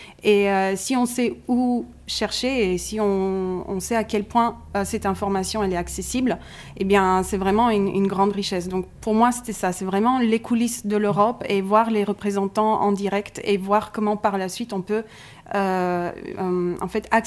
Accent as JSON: {"language": "French", "country": "Bulgaria", "second_language": "French", "moved": "as an adult", "lives_now": "France", "said": "Moi, je viens de la Bulgarie."}